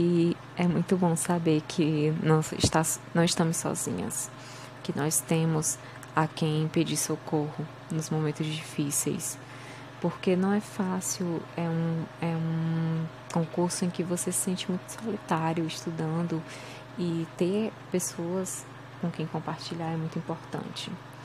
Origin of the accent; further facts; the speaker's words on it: Fortaleza, Ceará, Brazil; tenho 24 anos, sou de Fortaleza, Ceará